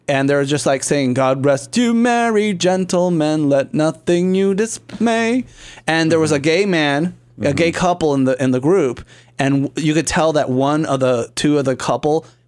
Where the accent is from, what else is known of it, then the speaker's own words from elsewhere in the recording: Puerto Rico; To this day, I mean, I'm from Puerto Rico